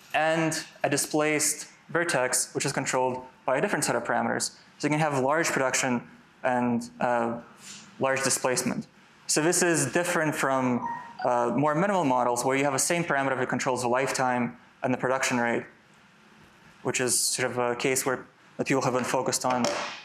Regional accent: Canada; I'm from Canada. I shouldn't be making these mistakes.

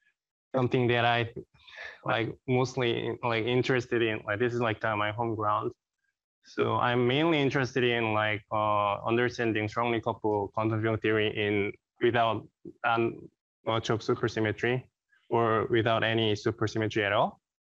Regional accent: South Korea; English is a second language; moved away as an adult; now in Canada; So I'm from South Korea.

